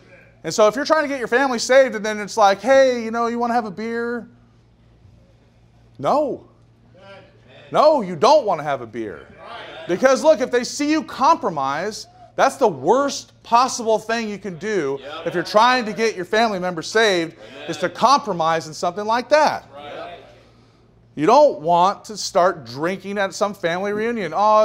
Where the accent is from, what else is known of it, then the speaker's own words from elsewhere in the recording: Portland, Oregon, United States; So I'm from Portland, and so Portland turns out a lot of liberals.